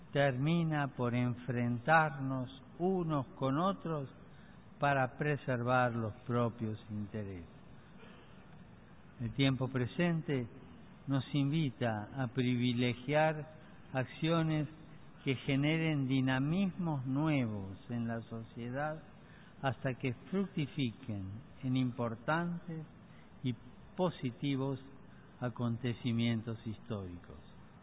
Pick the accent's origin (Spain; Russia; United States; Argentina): Argentina; un clásico de la literatura de mi tierra natal